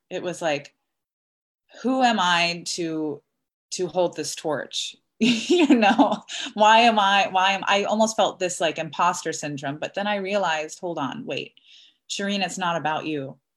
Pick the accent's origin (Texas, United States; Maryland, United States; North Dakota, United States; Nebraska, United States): Maryland, United States; Baltimore; And so I'm from Baltimore, Maryland, and we opened the tour at the Kennedy Center in DC.